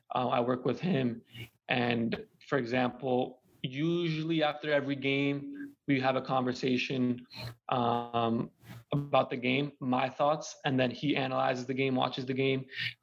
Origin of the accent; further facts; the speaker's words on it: United States; Sorry, I'm American. I don't even know what it's called.